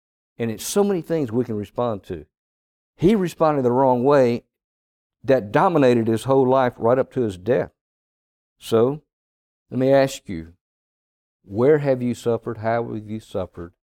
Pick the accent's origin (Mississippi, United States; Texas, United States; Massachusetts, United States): Mississippi, United States; He was born and raised in the Mississippi Delta, and that's where I'm from originally.